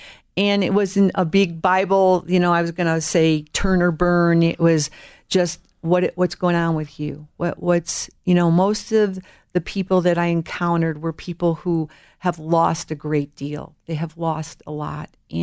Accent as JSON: {"language": "English", "town": "Chicago", "region": "Illinois", "country": "United States", "tie": "born there", "lives_now": "Denver, United States", "said": "I was born in Chicago and raised in the Lutheran Church. Really, I didn't really have any relationship with Jesus until I actually went to church in the city when I moved to Denver."}